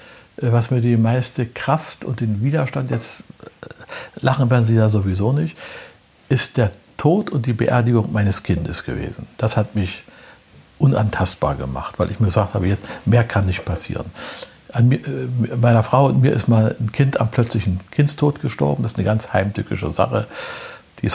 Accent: Prora, Mecklenburg-Vorpommern, Germany; born there; In Prora bin ich geboren. Dann ist mein Vater ja Offizier in der NVA gewesen und die mussten immer umziehen. Dann bin ich ständig in neue Klassen gekommen, in Warnemünde-Hodine zur Schule gegangen.

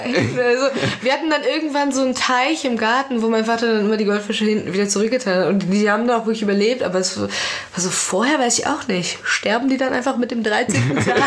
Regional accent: Frankfurt, Hesse, Germany; so gerade also im Raum Frankfurt zum Beispiel, wo ich aufgewachsen bin.

